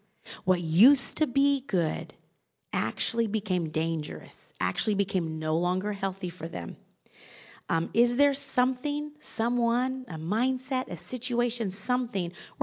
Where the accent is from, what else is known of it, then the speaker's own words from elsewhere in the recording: Alaska, United States; born there; moved away; also born or lived in Indiana / Kentucky / Oklahoma; I was born in Alaska, but moved to Indiana and then Kentucky and then Oklahoma. Like my college years, adulting first 9 years were in Oklahoma.